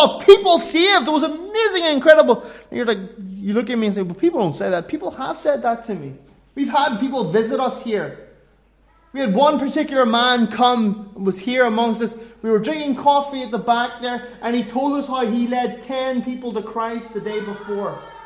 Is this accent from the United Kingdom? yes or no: yes; Northern Ireland, United Kingdom; I'm a Northern Irish man.